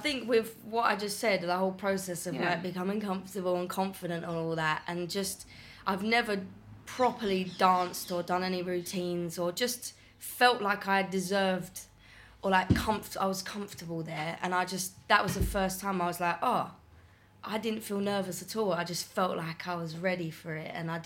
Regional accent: East of England, United Kingdom; Grew up in Essex.

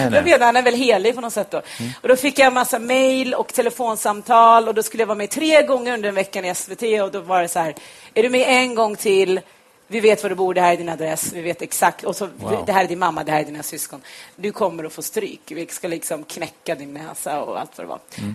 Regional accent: Ockelbo, Gävleborg County, Sweden; när jag var liten i Ockelbo.

